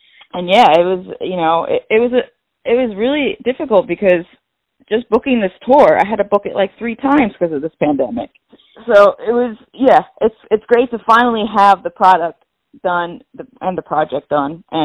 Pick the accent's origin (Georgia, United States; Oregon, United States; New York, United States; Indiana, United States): New York, United States; Yorktown Heights; I'm from Yorktown Heights originally in Westchester County.